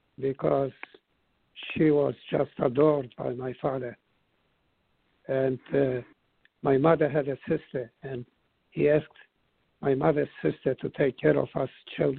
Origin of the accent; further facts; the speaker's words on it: Łódź, Łódź Voivodeship, Poland; The resort place was only 10 miles out of town, out of the city of Lodz, my hometown, but it took the horse a whole day to get there.